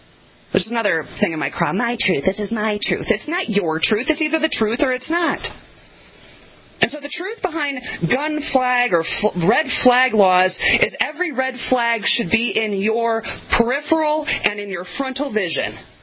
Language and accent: English; Elgin, Illinois, United States; I came from Elgin, Illinois